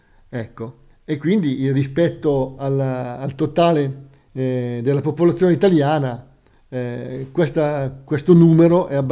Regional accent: Lombardy, Italy; Io sono lombardo, no? E sono nato non a Milano, ma in un paesino molto piccolo che è nel nord, ad est di Milano, diciamo, no? Ad est di Milano. È un paese appunto molto piccolo, adesso è diventato ovviamente una città più grande

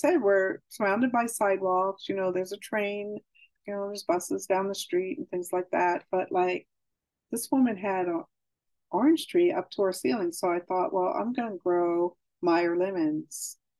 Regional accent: Montclair, New Jersey, United States; born there; so I mentioned earlier where the first place I had lived, where I was born in Montclair, New Jersey.

